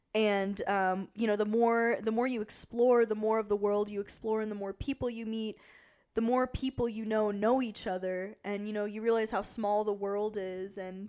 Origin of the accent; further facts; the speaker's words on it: Houston, Texas, United States; now in Saarland, Germany; That was a huge culture shock for me moving here to the Saarland, because I'm from Houston. And there's like 4 or 5 million people in Houston.